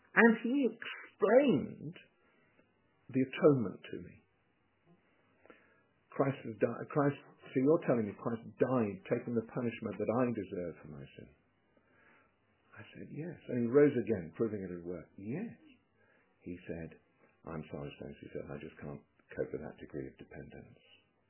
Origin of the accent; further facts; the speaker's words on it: Wales, United Kingdom; As a Welshman